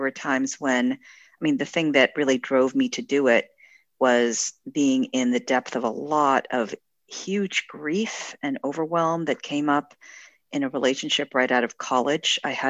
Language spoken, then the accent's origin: English; United States; I'm Korean American. My parents immigrated before I was born.